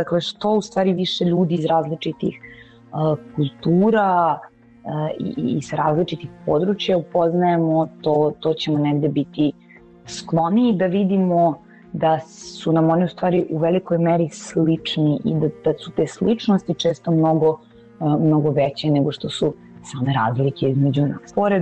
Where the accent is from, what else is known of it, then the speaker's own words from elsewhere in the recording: Serbia; ja sam Srpkinja i recimo moja koleginica je Hrvatica